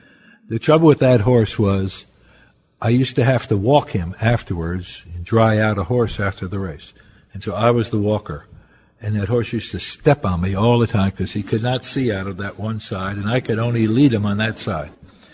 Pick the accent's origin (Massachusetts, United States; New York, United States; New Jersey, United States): New Jersey, United States; Haledon; born there; I was born in Haledon, New Jersey, where? H-A-L-E-D-O-N, just outside of Paterson, New Jersey, like Catoosa's outside of Tulsa or Broken Arrow, small community.